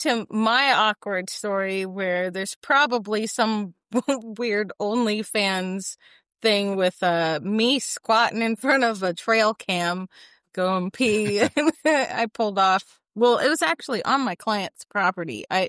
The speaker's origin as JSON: {"language": "English", "town": "Dayton", "region": "Ohio", "country": "United States", "lives_now": "Indianapolis, United States", "said": "Like, I'm in Indianapolis, Indiana. Okay. So like, and I'm from Dayton, Ohio, which is another like big city, right?"}